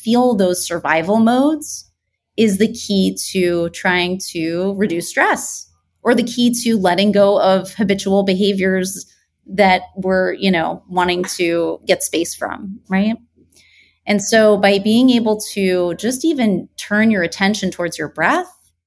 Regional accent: New York, United States; now in Los Angeles, United States; So like I am a New Yorker. I live in Los Angeles now, but just being a born and raised New Yorker, my general walking pace is incredibly fast.

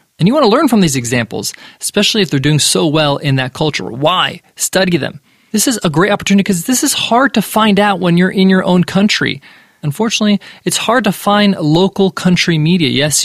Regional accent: United States; growing up as an American, when I traveled, I had to reevaluate what I thought of the world.

